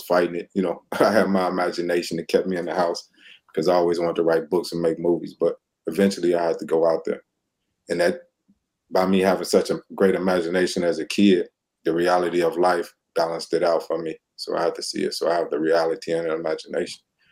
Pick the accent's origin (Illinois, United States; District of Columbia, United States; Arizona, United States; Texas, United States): Illinois, United States; Chicago; Well, I mean, the culture is beautiful. Even the inner city culture, everything we grew up with.